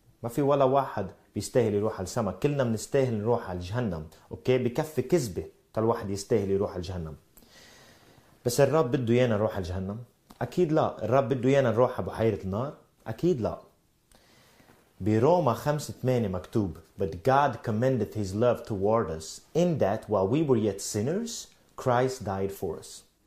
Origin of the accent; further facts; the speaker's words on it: Sweden; وأنا من السويد.